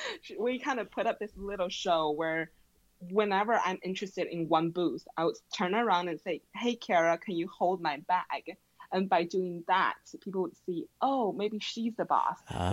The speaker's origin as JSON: {"language": "English", "country": "China", "tie": "born or raised there", "second_language": "English", "said": "growing up in China, I was always taught to be respectful."}